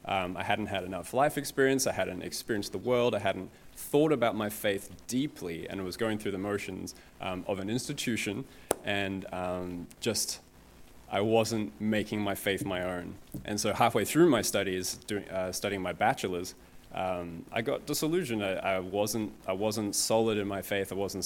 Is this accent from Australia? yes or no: yes; Australia; also born or lived in South Africa; I was born in South Africa. I grew up in Australia